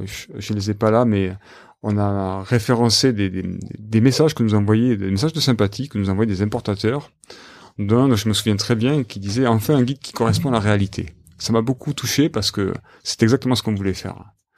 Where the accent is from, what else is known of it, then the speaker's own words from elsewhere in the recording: south of France, France; Moi, je viens du Sud, donc je suis un peu têtu